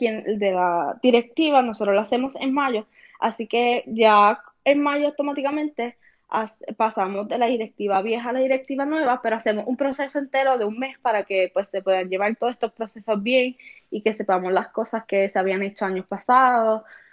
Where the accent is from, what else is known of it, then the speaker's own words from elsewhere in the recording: Mayagüez, Puerto Rico; yo soy de Mayagüez